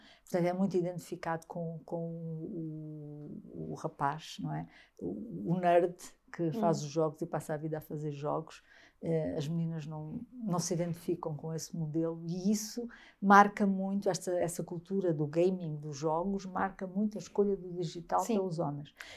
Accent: Beja, Portugal; um jornal da Terra, de Beja, de onde eu sou

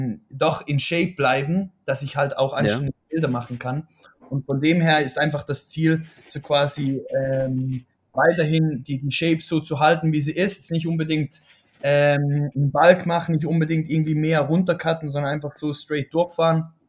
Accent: Switzerland; now in Indonesia; Ich komme aus der Schweiz, 24 Jahre alt.

